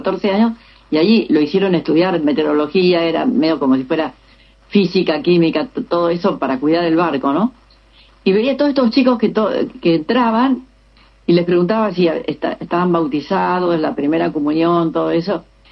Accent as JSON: {"language": "Spanish", "town": "Corning", "region": "New York", "country": "United States", "tie": "born there", "said": "estuvo un año haciendo una pasantía en Corning, Nueva York, donde yo nací"}